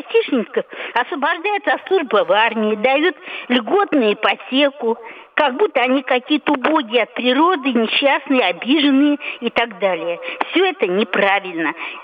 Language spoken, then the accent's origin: Russian; Moscow, Russia; я из Москвы